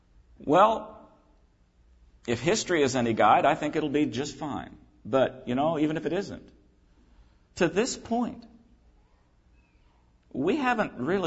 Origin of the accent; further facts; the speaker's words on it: New England, United States; Now, I'm from New England, okay